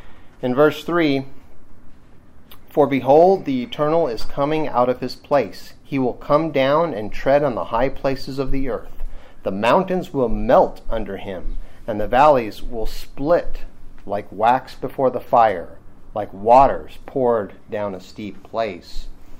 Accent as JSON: {"language": "English", "region": "California", "country": "United States", "tie": "born or raised there", "said": "But growing up in California, I had went through several earthquakes, and a couple of them were fairly major."}